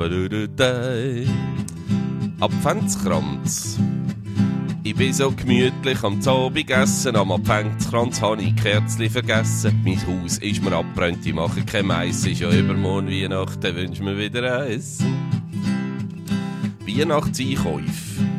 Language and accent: German; Aargau, Switzerland; Übrigens, ich bin ein Aargauer und bin stolz darauf. Ich bin ein Aargauer